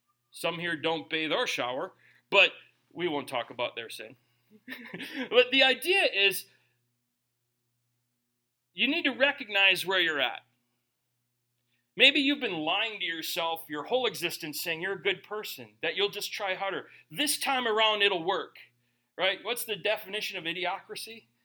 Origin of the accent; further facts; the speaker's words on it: Minnesota, United States; I remember my little brother. Okay, I grew up in Minnesota.